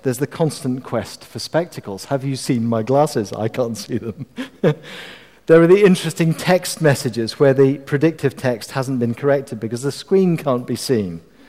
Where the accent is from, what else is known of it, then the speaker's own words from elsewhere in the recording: Scotland, United Kingdom; No, you can tell that I'm Scottish when I'm watching rugby. Because when Scotland lose, which is fairly often, I am happy to lose with them.